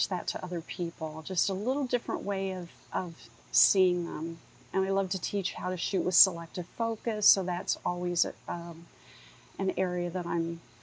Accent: Illinois, United States; I grew up in Southern Illinois, which a lot of people think, oh, you know, farmland, but it's very different from the northern part of the state.

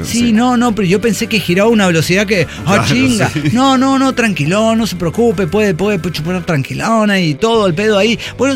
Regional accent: Chihuahua, Mexico; Cállese, claro, yo soy de Chihuahua, señora.

